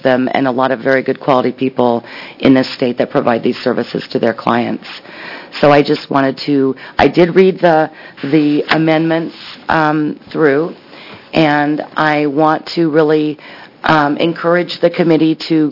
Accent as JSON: {"language": "English", "town": "Oregon City", "region": "Oregon", "country": "United States", "said": "I do own a small business. I am from Oregon City"}